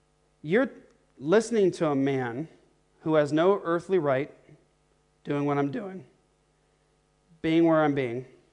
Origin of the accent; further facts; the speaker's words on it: Tempe, Arizona, United States; I'm a Christian from Tempe, Arizona, a long way away from you.